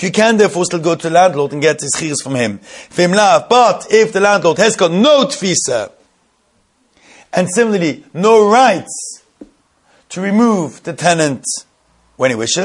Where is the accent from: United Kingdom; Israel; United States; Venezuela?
Israel; Jerusalem, Jerusalem District; So that's because we brought up and born and brought up in Yerushalayim.